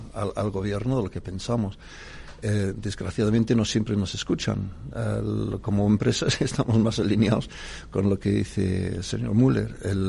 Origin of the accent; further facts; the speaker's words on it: South East England, United Kingdom; Spanish is a second language; yo vengo del sureste de Inglaterra, muy cerca de Dover.